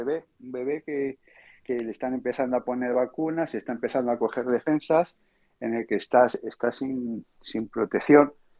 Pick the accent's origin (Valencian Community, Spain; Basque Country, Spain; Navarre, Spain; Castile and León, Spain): Castile and León, Spain; Segovia; como soy de Segovia y como buen segoviano estoy enamorado de mi ciudad